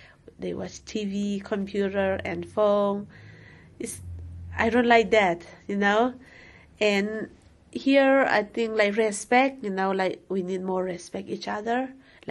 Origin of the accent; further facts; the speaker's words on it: Myanmar; English is a second language; moved away as an adult; now in United States; I'm originally from Myanmar, called Burma. 2000, I get here.